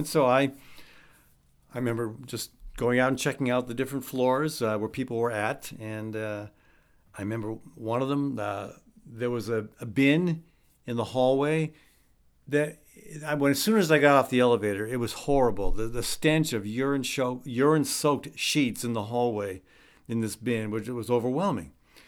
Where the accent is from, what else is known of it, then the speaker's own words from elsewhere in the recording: Iowa, United States; The bad news is that Iowa My home state is the fastest, has the fastest growing rate of cancer in the U.S.